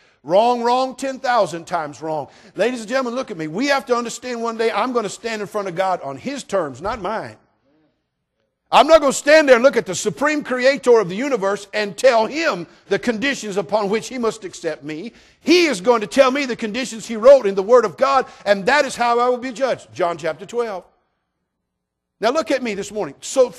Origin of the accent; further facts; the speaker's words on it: United States; I'm an American. I'm a veteran. I'm a Vietnam-era veteran.